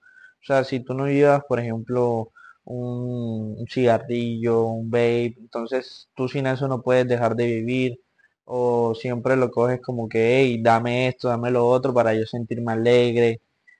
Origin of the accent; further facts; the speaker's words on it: Barranquilla, Atlántico, Colombia; also born or lived in Bogotá; Yo soy de Bogotá, pero me crié aquí en Barranquilla.